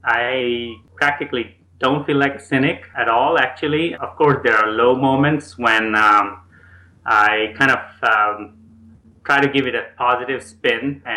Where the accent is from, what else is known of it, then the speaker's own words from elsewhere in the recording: Pondicherry, Puducherry, India; also born or lived in Nanded; Yeah, I was born in Nanded, Maharashtra state. But actually, I really grew up in Pondicherry in the south of Chennai.